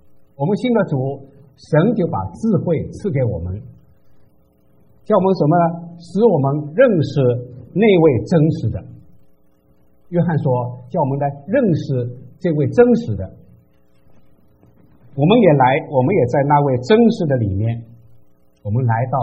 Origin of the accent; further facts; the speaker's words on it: China; moved away; 我们从大陆出来的，从小到现在就受了无神论的影响。